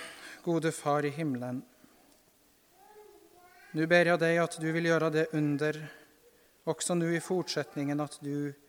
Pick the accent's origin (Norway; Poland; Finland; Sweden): Norway; Men vi hade en biskop hemma i Norge i Hamar bispedöme för några tiotals år sedan